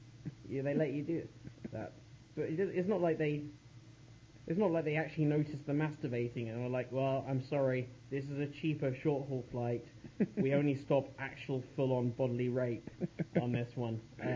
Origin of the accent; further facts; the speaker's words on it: England, United Kingdom; It's not my hometown. It's my home country. England's bigger than that.